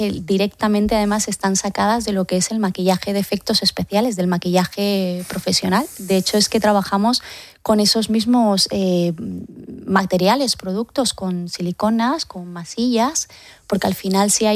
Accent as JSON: {"language": "Spanish", "region": "Andalusia", "country": "Spain", "said": "yo soy andaluza"}